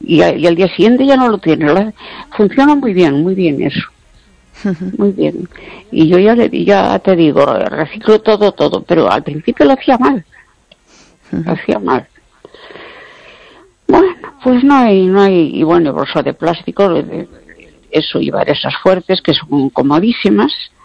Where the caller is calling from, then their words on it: Ourense, Galicia, Spain; de Orense.